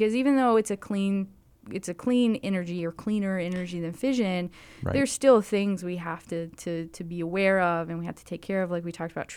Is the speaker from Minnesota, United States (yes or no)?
no; Tennessee, United States; I grew up in Tennessee, Middle Tennessee.